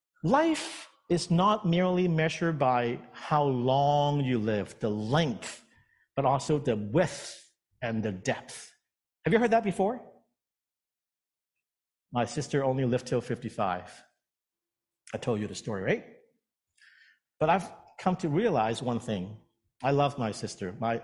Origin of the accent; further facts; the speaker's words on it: Edmonton, Alberta, Canada; also born or lived in Regina, Saskatchewan; I mean, I came from Alberta, Edmonton. I spent another 10 years living in Regina, Saskatchewan prior to that. So my whole life has been around snow.